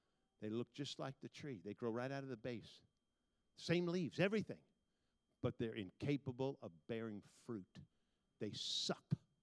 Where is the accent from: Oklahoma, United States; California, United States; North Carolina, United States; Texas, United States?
California, United States; I grew up in Northern California, south of San Francisco. A lot of citrus trees.